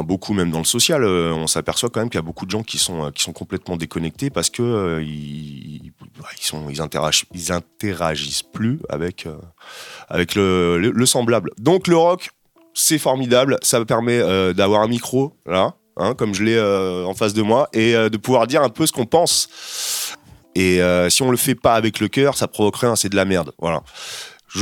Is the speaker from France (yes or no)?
yes; Le Havre, Normandy, France; now in Rennes, France; Je suis né au Havre. Ouais, je viens du Havre. Je suis un pur Havrais. Ça fait quoi? Ça fait 13 ans que je suis à Rennes.